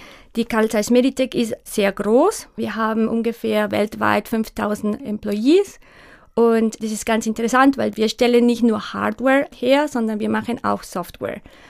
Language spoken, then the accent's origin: German; Mexico; moved away as an adult; now in Germany; Ich komme ursprünglich aus Mexiko. Und dann nach meinem Abi bin ich dann nach Deutschland gekommen zum Studieren. Und nach fast 18, 20 Jahren bin ich einfach hier geblieben.